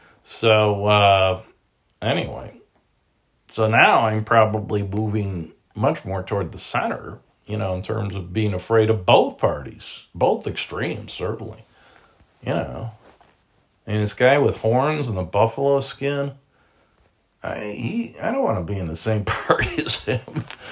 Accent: Chicago, Illinois, United States; Chicago guy ran for president, I didn't vote for him. So I figured this time I'd, you know, go with my hometown guy, my homie.

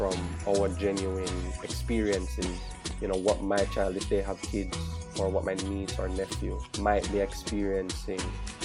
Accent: Cayman Islands; also born or lived in Jamaica; So we're Jamaican born, but I grew up in Grand Cayman, and then I moved back to Jamaica with my mom.

